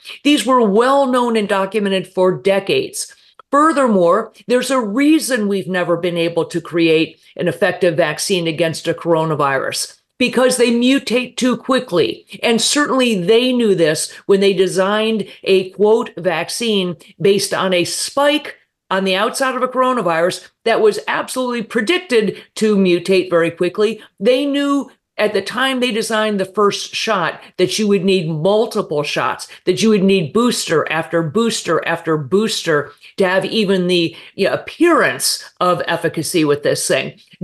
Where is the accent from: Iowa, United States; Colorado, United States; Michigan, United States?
Colorado, United States; in the state of Colorado, my home state